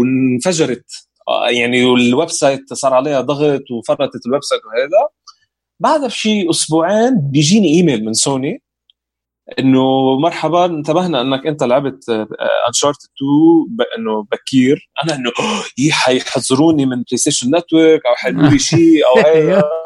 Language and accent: Arabic; Lebanon; ما عرفت انا لبناني